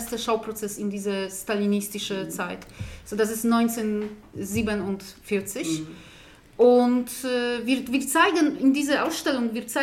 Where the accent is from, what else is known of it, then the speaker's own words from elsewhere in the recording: Poland; German is a second language; weil wir sind aus Polen